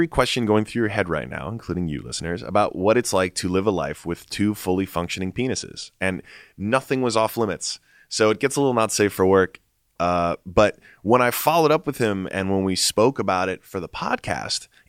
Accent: New York, United States; born there; Like, I was born in New York.

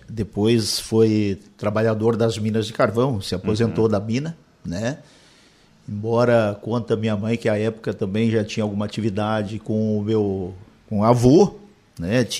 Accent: Lauro Müller, Santa Catarina, Brazil; eu sou natural aqui de Lauro Miller, né, de origem, pode-se dizer, rural, porque nossos pais vieram da área rural, né, embora eu já tenha nascido aqui na cidade, mas a gente sempre acabou tendo uma ligação muito com a vida rural

